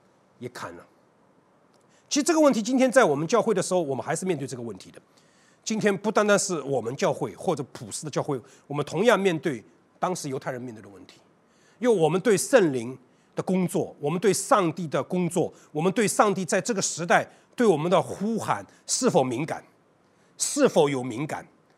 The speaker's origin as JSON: {"language": "Chinese", "region": "Shanghai", "country": "China", "tie": "born or raised there", "said": "虽然我在上海出生长大，但我很喜欢北京"}